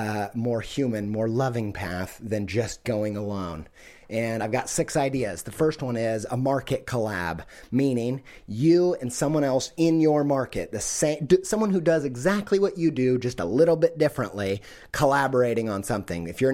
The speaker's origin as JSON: {"language": "English", "region": "Midwest", "country": "United States", "said": "I'm a sucker for that, man. I'm from the Midwest."}